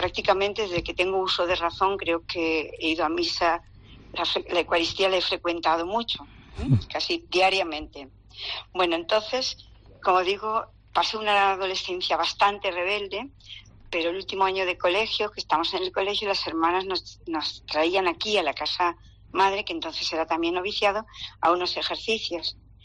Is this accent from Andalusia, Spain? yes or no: no; Castellón, Valencian Community, Spain; yo soy de Castellón, de la mediana de una familia católica con 3 hijos, 2 varones y yo. Toda la vida he sido alumna del Colegio de la Consolación